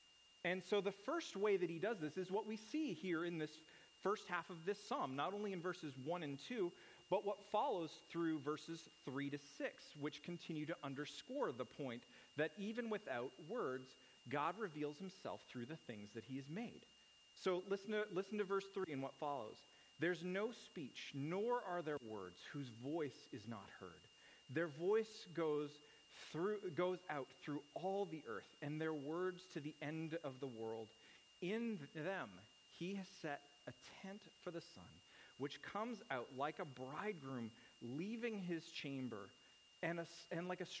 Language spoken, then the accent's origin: English; Canada; I grew up in Canada, and I really don't.